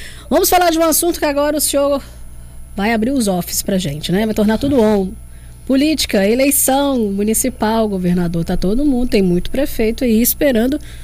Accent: Vila Velha, Espírito Santo, Brazil; eu sou de Vila Velha, eu brinco que eu sou bairrista mesmo, sou de Vila Velha e sou de também. E Anchieta foi que eu adotei. Lá é meu refúgio.

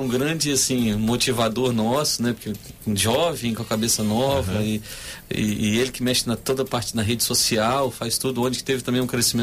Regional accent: Vitória, Espírito Santo, Brazil; also born or lived in Colatina; Mas a gente sempre morou aqui em Vitória, nós moramos um ano só em Colatina. E depois a nossa vida foi toda aqui em Vitória. Vitória não, Cariacica e depois Jacaraípe

